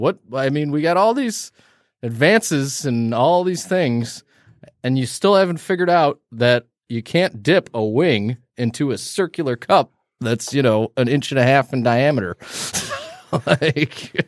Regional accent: United States; It's only fair. I'm an American.

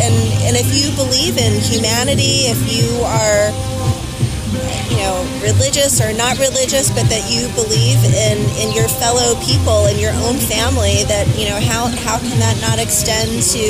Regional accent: United States; as an American who lives on stolen land every single day that I've been alive

